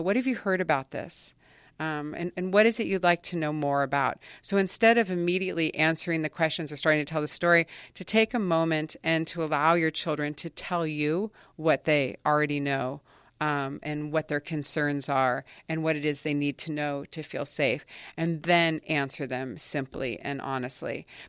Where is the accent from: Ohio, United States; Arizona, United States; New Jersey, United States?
New Jersey, United States; just really changed my whole experience of growing up on the East Coast and my hometown at the Jersey Shore.